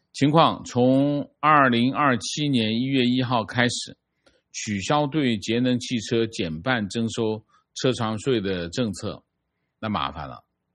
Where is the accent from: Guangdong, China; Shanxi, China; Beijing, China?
Beijing, China; 我是土生土长的北京人，84年考入大学啊